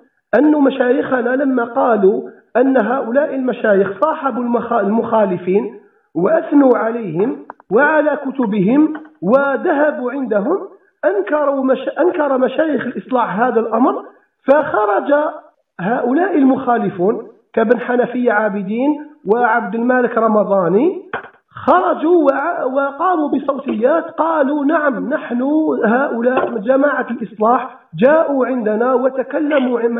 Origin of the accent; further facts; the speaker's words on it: Algeria; انا ابنك من الجزائر،